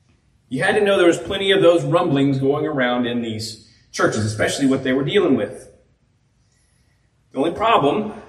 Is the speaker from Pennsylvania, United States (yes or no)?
no; Louisiana, United States; and I grew up near New Orleans, so I remember these seasons.